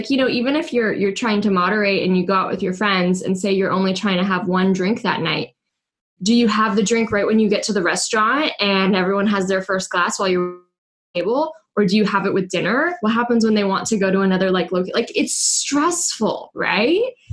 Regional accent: California, United States; So I grew up in California, and as a young adult, came to be quite a partier

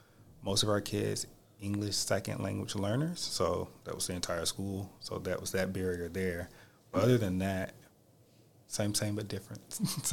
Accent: United States; where are you from? The U.S. Oh, you must be doing something with education. Yeah, how do you know that? You Americans, that's what you guys are here for.

